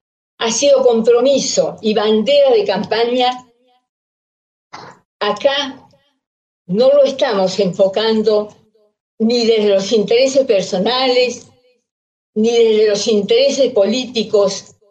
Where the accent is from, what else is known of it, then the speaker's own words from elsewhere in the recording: Argentina; que nos trasciende como argentinos